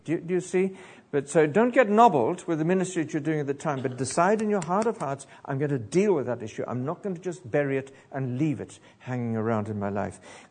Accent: South Africa; I'm not British, I'm South African, but don't be so British.

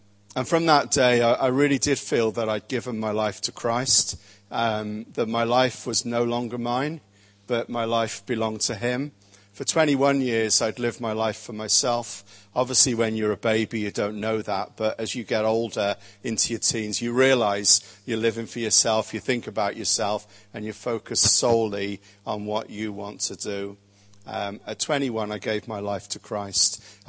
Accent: Birmingham, West Midlands, United Kingdom; I was from Birmingham. I dropped out of school when I was 16.

